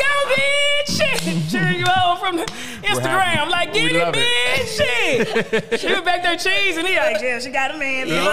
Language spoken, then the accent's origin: English; Dallas, Texas, United States; Never. My parents are from there. They got married. They moved to Dallas before they had, kids.